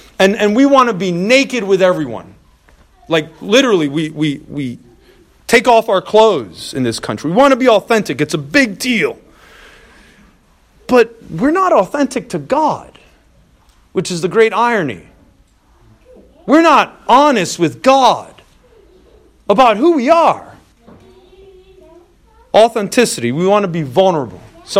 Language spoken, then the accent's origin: English; United States; I'm American, you know, born and raised here.